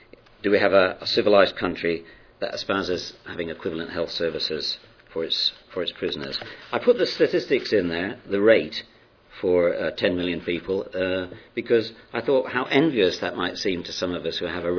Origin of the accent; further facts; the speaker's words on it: Scotland, United Kingdom; I was brought up in Scotland.